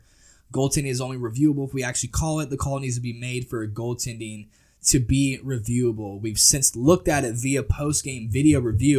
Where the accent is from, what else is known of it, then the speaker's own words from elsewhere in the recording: Tennessee, United States; You know, we're both from Tennessee.